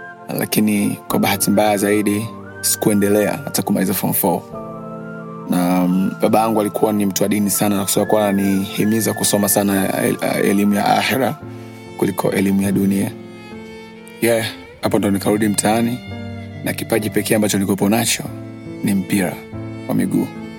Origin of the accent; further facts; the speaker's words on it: Mahuta, Mtwara, Tanzania; born there; Nimezaliwa hapo miaka 28 iliyopita, na baba yangu na mama yangu walikuwa wanaishi hapo. Nilizaliwa katika hospitali ya Mahuta.